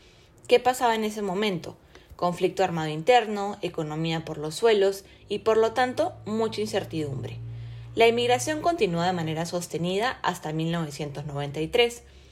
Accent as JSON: {"language": "Spanish", "country": "Peru", "said": "Nosotros, como peruanos, también migramos."}